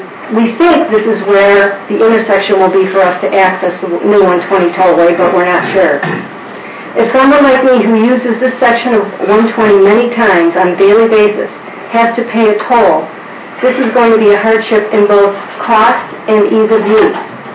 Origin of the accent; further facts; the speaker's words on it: Illinois, United States; I grew up in Lake County. I love it there, but I'm feeling that it is squeezing us out.